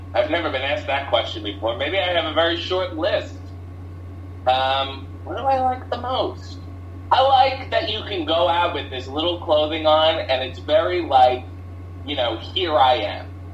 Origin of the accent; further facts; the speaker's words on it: Canada; I think being Canadian, you ended up being more of a WWF fan because we didn't have as much access to WCW.